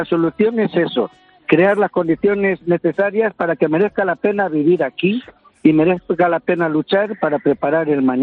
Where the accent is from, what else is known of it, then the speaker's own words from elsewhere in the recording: Madrid, Community of Madrid, Spain; moved away; Tuve que salir de Madrid, tuve que salir de España, tuve que venirme aquí